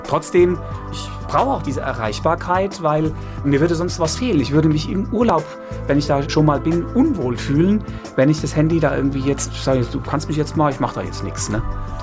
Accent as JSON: {"language": "German", "town": "Dernbach", "region": "Rhineland-Palatinate", "country": "Germany", "tie": "born there", "said": "Ist, ja, das ist im Westerwald. Ich komme aus dem Westerwald gebürtig."}